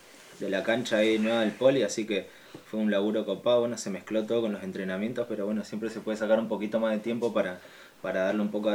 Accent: Río Gallegos, Santa Cruz, Argentina; moved away as an adult; now in 28 de Noviembre, Argentina; Yo tengo 25 años, llegué acá a la localidad de 28 de noviembre hace aproximadamente casi 5 años. Soy de Río Gallegos, me vine a laburar acá.

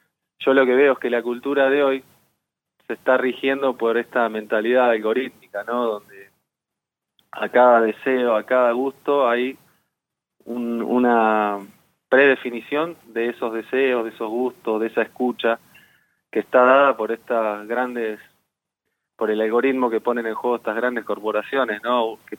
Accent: Centenario, Neuquén, Argentina; moved away as an adult; now in Buenos Aires, Argentina; Yo vivo en Buenos Aires, cuando soy de Centenario, en realidad.

